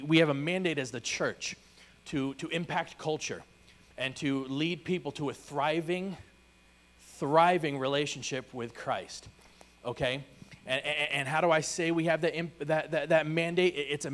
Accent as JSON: {"language": "English", "region": "East Coast", "country": "United States", "tie": "born or raised there", "said": "I grew up on the East Coast, so I've stood in the ocean when the tide has ripped me out farther than I wanted to be."}